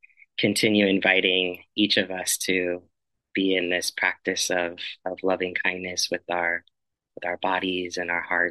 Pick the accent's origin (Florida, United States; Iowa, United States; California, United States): California, United States; Bakersfield; moved away as an adult; also born or lived in Los Angeles / New York City; And this is my hometown. This is where I was raised. I left Bakersfield when I was 18. And yeah, I'm returning now just about 17 years later. And yeah, along the way, I spent some years in Los Angeles before moving to New York City.